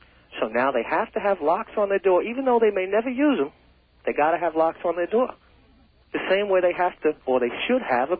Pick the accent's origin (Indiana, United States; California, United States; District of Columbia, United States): California, United States; Skateboarding. I'm from California. I've seen some very serious accidents.